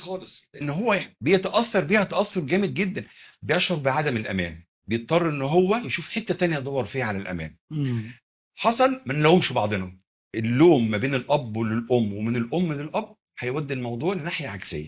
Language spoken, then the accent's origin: Arabic; Egypt; وفي ناس بيجوا من بره يتعافوا عندنا في مصر في المستشفيات دي من سمعتها كويسه الطيبه